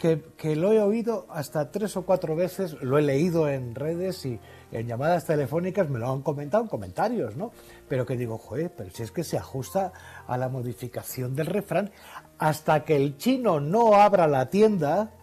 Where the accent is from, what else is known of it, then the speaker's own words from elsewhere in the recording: Spain; somos españoles y hemos demostrado cuál es nuestro nivel de responsabilidad, de solidaridad